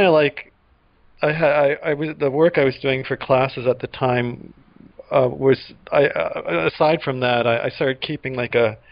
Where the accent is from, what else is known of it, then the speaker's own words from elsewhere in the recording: Edmonton, Alberta, Canada; moved away as an adult; now in United States; No, actually, I grew up in Edmonton, Canada.